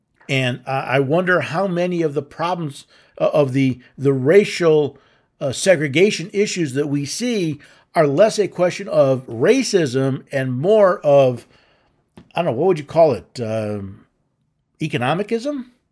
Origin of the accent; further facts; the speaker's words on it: New York City, New York, United States; Hey, I grew up in New York City, right? We had Little Italy, we had Chinatown, we had all these, Little Odessa.